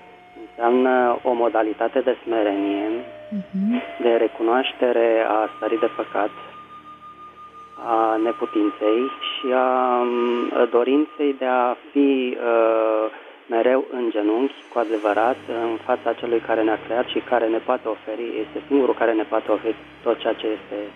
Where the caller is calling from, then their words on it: Bucharest, Romania; din București.